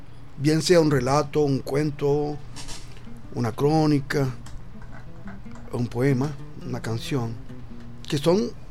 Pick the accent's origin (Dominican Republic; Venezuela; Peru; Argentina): Venezuela; Potreritos; les decía a ustedes que Potreritos, que es mi pueblo, hay varios Potreritos en el país